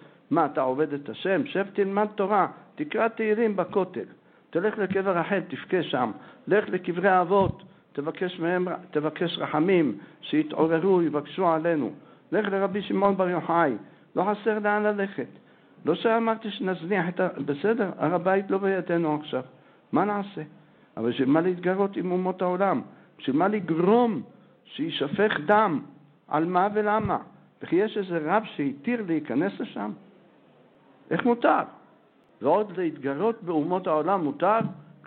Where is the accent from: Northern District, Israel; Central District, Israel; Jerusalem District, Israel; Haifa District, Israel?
Jerusalem District, Israel; Jerusalem; אנחנו גדלנו פה בירושלים, סיפרתי לכם.